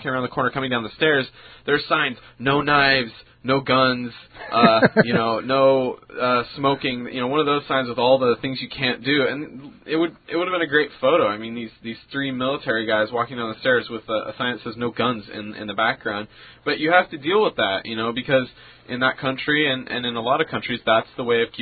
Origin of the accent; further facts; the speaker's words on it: Seattle, Washington, United States; I'm from Seattle. I'm from Washington